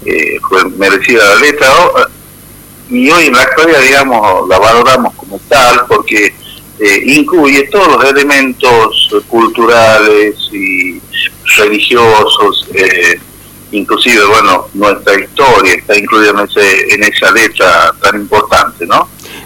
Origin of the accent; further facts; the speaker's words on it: La Rioja, Argentina; siempre y cuando los riojanos respetemos, cantemos y reconozcamos esa canción